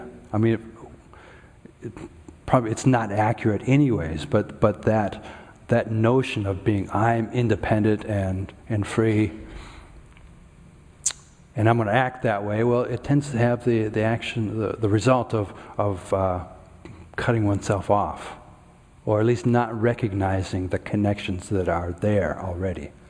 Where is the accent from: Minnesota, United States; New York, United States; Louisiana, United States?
Minnesota, United States; It certainly wasn't social conditioning from growing up in Minnesota.